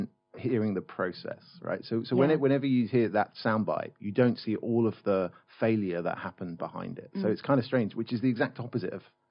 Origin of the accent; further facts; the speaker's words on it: England, United Kingdom; Nick and I met over a crowded room and bonded over the fact that we're English